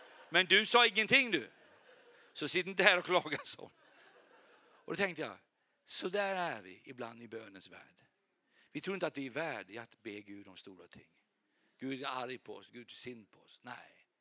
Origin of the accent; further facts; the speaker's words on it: Sweden; Men jag är svensk. Jag har varit i Ukraina och har mycket.